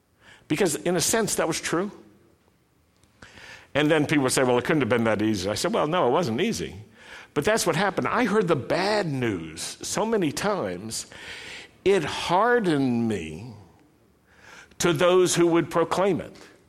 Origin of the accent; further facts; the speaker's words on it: Roanoke, Virginia, United States; Now, I grew up in Roanoke, Virginia. I grew up at a time when we considered that part of the world to be naturally anti-Semitic, anti-minority, racist in its orientations.